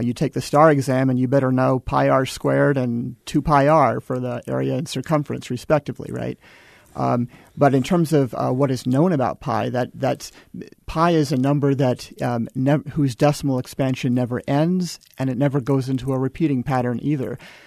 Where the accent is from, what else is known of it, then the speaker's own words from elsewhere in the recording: Houston, Texas, United States; also born or lived in Georgia / Colorado; now in El Paso, United States; I grew up in Houston. I've also taught in Georgia and in Colorado.